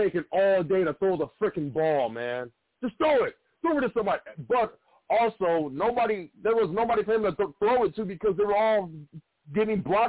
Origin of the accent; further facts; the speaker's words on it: Detroit, Michigan, United States; I'm from Detroit, and I would have loved to see him go all the way